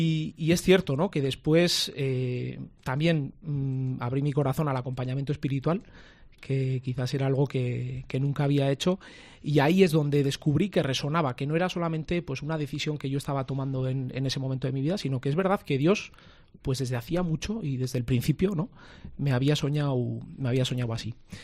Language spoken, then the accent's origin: Spanish; Tafalla, Navarre, Spain; Bueno, pues soy de Tafalla. Tengo 30 años